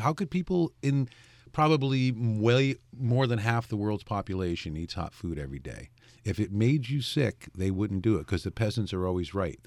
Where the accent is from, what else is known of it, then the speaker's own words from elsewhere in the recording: Connecticut, United States; Because I'm from Connecticut.